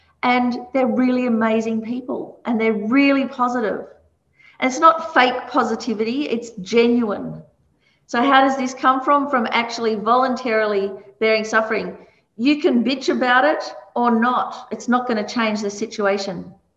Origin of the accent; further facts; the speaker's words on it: Melbourne, Victoria, Australia; now in Brisbane, Australia; So when I first moved to Brisbane from Melbourne, I grew up in Melbourne, cold, cold, cold. Moved to Brisbane my first summer.